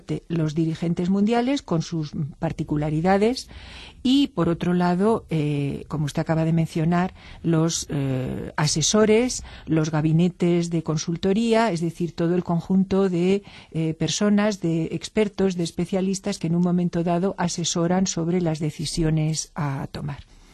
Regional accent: Spain; que es la más próxima a nosotros como españoles

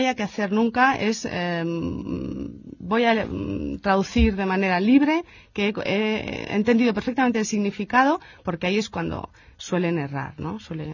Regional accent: Spain; Efectivamente, y además como hispanohablantes españoles, pues los traducimos directamente

